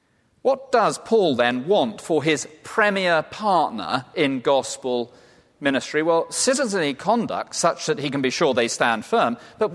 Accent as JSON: {"language": "English", "region": "England", "country": "United Kingdom", "said": "I'm English. You may have spotted that."}